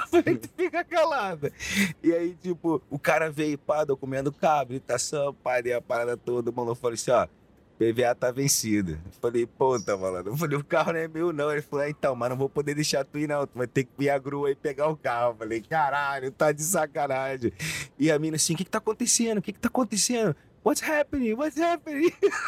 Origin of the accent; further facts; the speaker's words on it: Rio de Janeiro, Brazil; não é porque eu sou do Rio